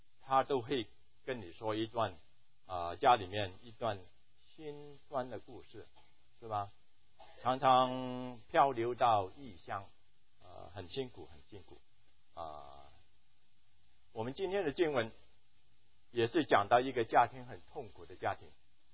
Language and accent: Chinese; Zhongshan, Guangdong, China; 因为我是中山人啊，很荣幸啊